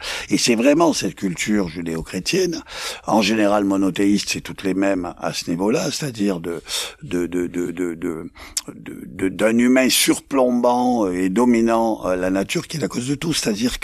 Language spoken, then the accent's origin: French; Provence-Alpes-Côte d'Azur, France; Moi, je suis rural, je suis né dans les Hautes-Alpes, j'ai toujours vécu dans mon bled